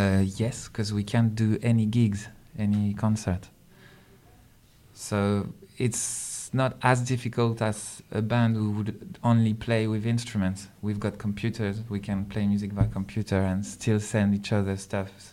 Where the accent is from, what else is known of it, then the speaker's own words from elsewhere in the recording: Belfort, Bourgogne-Franche-Comté, France; English is a second language; I grew up in France, east of France, Belfort.